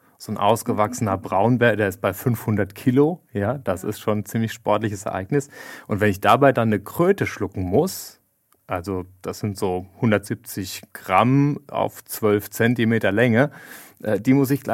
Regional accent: Rhineland-Palatinate, Germany; ich komme ja aus der Pfalz, da spricht man ja oft so ein bisschen derber auch, ein bisschen bodenständiger.

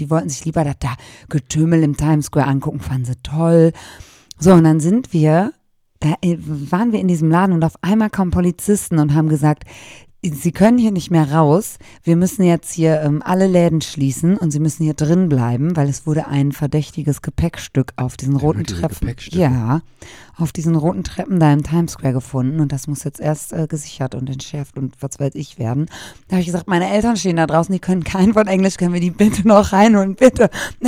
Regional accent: North Rhine-Westphalia, Germany; Wir kommen ja aus Münsterland, da ist Dortmund ja nicht so weit.

